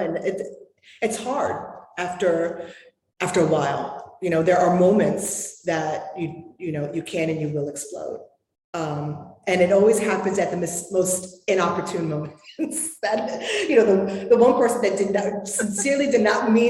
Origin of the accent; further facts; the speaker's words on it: New York, United States; And I'm from New York.